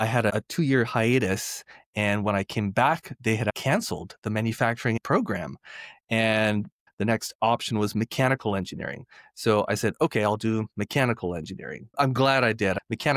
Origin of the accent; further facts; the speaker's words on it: Hawaii, United States; I grew up in Hawaii and there were, you know, beautiful waves and beaches and the weather was perfect every day.